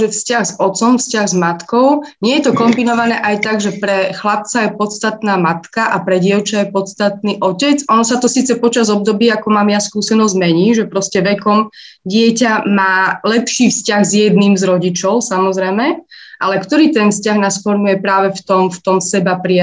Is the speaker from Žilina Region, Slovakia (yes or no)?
yes; Žilina Region, Slovakia; A ja som teda vychovávaná z Oravy